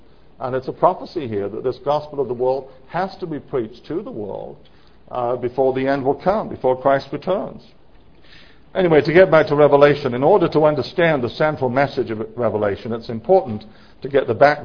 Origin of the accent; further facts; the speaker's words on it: England, United Kingdom; You know, you take where I come from, for example. I come from England.